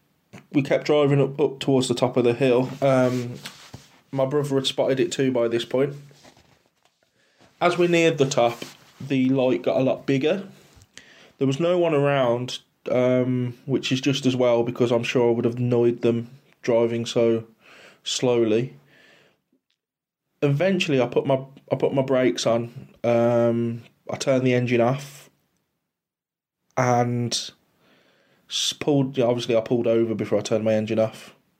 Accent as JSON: {"language": "English", "town": "Halesowen", "region": "West Midlands", "country": "United Kingdom", "tie": "born or raised there", "said": "I come from the West Midlands in England"}